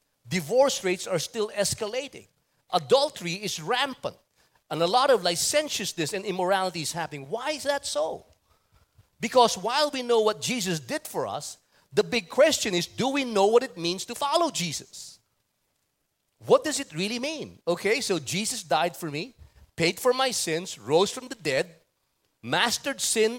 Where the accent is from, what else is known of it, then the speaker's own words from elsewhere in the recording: Philippines; English is a second language; it's also hard to preach in English because I'm a Filipino.